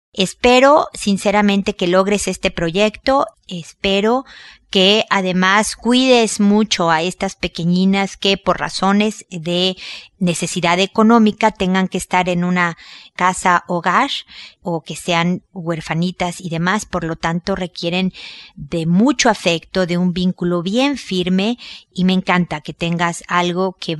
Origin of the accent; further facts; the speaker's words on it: Mexico; now in Chile; yo no he estado invitada porque no estoy viviendo ahí, aunque soy mexicana, vivo en Chile